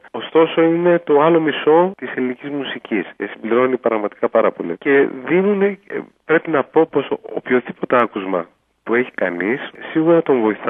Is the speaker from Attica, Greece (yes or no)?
yes; Athens, Attica, Greece; Μεγάλωσα στην Αθήνα, στο Περιστέρι, ακούγοντας μουσική αγγλική, αμερικάνικη